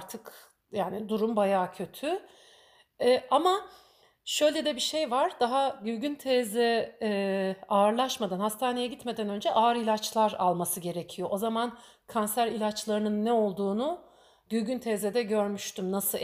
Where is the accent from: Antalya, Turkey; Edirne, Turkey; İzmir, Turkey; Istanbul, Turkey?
Istanbul, Turkey; Ben Ataköy'de büyüdüm. 90 daireli, 14 katlı bir apartmanda büyüdüm.